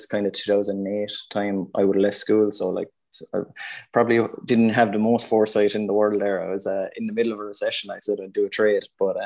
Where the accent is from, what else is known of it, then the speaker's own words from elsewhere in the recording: Drumban, Ireland; Great community up Church Drumban, big family of us in, 9 children, living across the road from the soccer field, down the road from the hurling field.